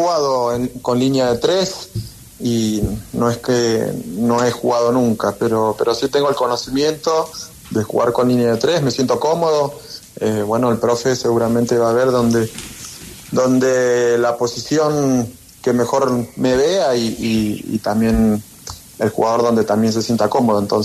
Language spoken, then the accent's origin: Spanish; Argentina; Bueno, soy argentino y me gusta jugar de esa manera, agresivo, con ganas, sin negociar la actitud.